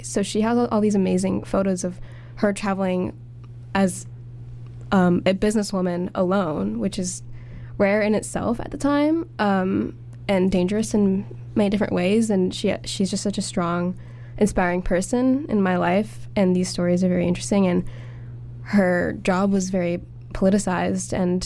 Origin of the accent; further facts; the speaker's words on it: Romania; so I'm from Romania. And in the mid-century, in the 70s, 80s, Romania was still a communist country.